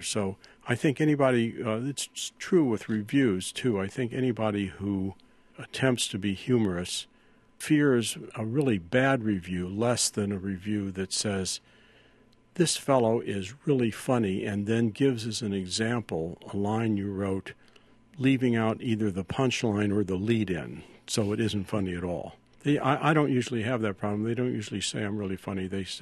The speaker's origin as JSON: {"language": "English", "region": "Missouri", "country": "United States", "said": "Also, we're both from Missouri"}